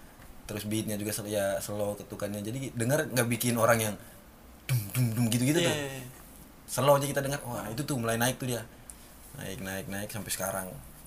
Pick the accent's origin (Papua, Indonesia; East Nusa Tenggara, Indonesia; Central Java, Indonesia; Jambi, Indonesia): East Nusa Tenggara, Indonesia; Di kampung kami lah. Kami orang Flores itu